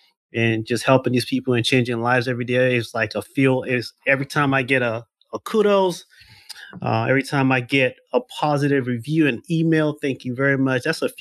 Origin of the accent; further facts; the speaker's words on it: Sierra Leone; moved away; I'm an immigrant from Sierra Leone, refugee from two wars. I truly should not be here.